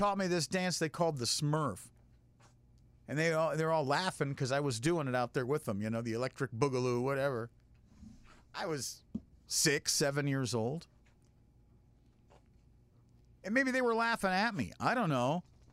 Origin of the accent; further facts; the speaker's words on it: Florida, United States; because growing up in Florida when I did, and where I did, it was very white, very redneck, very racist.